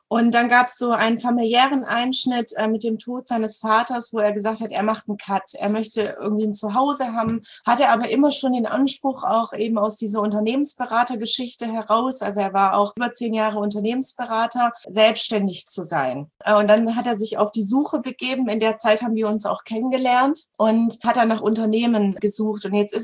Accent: Southern Germany, Germany; Ich komme aus Süddeutschland.

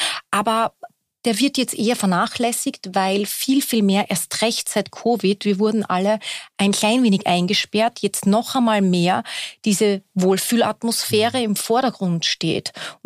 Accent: Austria; Das ist Herzlichkeit, wird bei uns in Österreich groß geschrieben, wenn es um das Gastgebertum geht.

